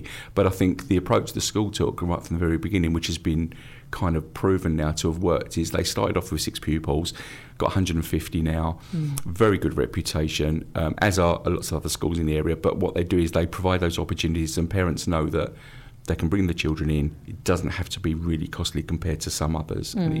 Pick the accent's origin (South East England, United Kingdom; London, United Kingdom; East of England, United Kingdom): London, United Kingdom; I was originally from East London